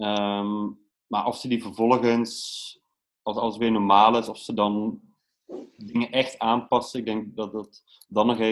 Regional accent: Netherlands; ik ben een Nederlander, ik kan niet naar Holland gaan nu, als ik zou willen.

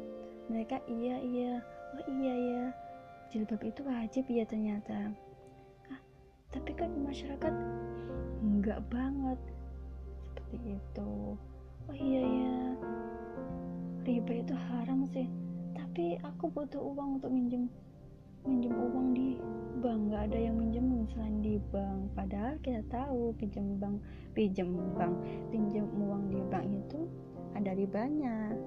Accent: Java, Indonesia; Indonesian is a second language; karena saya orang Jawa, jadi beginilah ngomong bahasa Indonesia itu lidahnya ribet banget.

